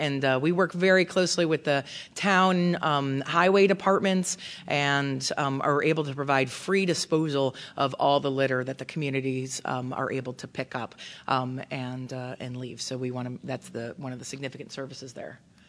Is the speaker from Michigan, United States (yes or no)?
yes; Michigan, United States; now in Indianapolis, United States; I grew up in Michigan, where we had this 10-cent deposit on soda cans, and that's how I paid for laundry in college. And then I moved to Indianapolis